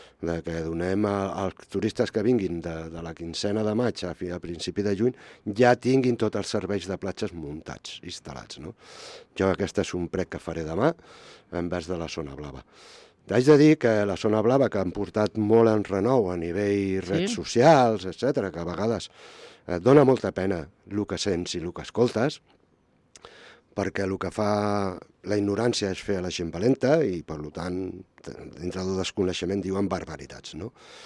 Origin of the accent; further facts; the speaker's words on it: Roda, Catalonia, Spain; I pels que no vivim allà baix al Roc i som de Roda